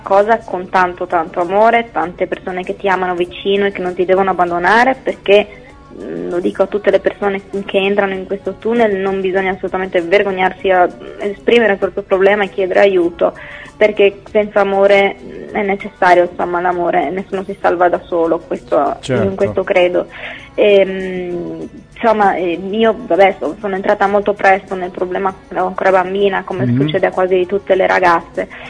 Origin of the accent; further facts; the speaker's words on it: Friuli-Venezia Giulia, Italy; sono friulana, ho appena iniziato